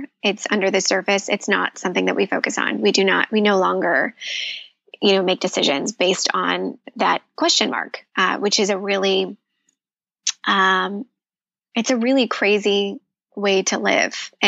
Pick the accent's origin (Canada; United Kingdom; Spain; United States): United States; Midwest; So I grew up in the Midwest.